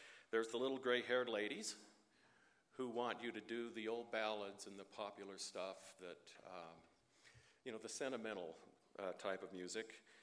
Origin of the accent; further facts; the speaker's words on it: Salt Lake City, Utah, United States; I grew up in the East Mill Creek Second Ward in Salt Lake City, and Jerry was in the First Ward.